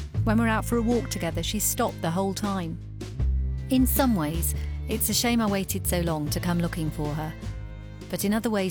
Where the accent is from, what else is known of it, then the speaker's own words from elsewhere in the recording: North West England, United Kingdom; I'm from Lancashire too, you know.